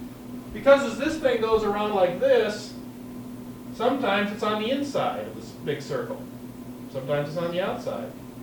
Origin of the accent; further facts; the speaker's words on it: Minnesota, United States; When I was growing up in Minnesota, I started playing a lot of hockey.